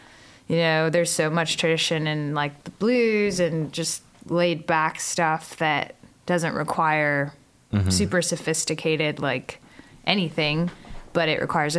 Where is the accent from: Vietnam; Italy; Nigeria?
Italy; moved away as an adult; also born or lived in England / Paris, France; now in United States; So I was born in Italy and grew up in England and Paris and Italy. We moved around until I was 18, and then I came to the United States for college. And my father is actually American Italian